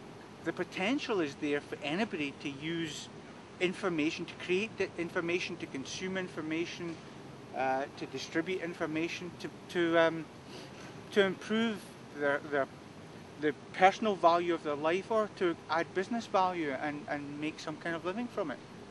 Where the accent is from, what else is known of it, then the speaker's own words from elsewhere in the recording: Glasgow, Scotland, United Kingdom; I come from the East End of Glasgow. I should be living in a housing project in the East End of Glasgow